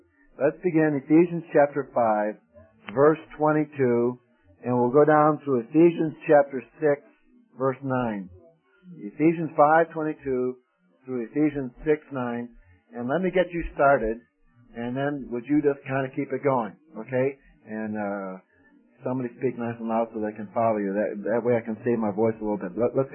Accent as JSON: {"language": "English", "town": "Chicago", "region": "Illinois", "country": "United States", "said": "not all of us from up north talk like we're from Jersey or from the Bronx. Some of us are from Chicago. And we got different Midwestern twangs and things like that."}